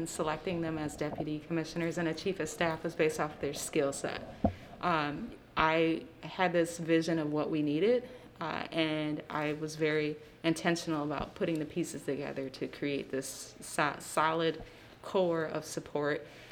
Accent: Milwaukee, Wisconsin, United States; I'm from Milwaukee, Sherman Park.

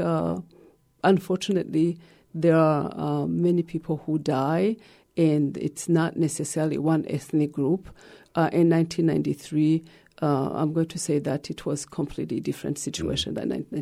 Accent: Gitega, Gitega Province, Burundi; was at some point the head of the art school in my hometown, Gitega.

